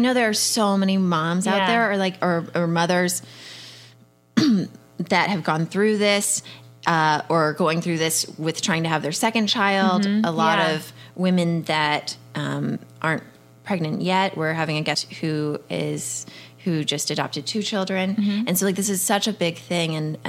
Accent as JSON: {"language": "English", "town": "Houston", "region": "Texas", "country": "United States", "tie": "born or raised there", "said": "I remember growing up in Houston that like if a stranger's car like parked in front of your home, it was like a weird thing."}